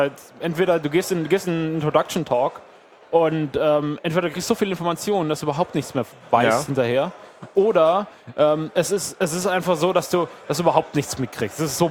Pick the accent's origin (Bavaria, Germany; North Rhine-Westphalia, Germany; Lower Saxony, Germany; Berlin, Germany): Berlin, Germany; ich komme aus Berlin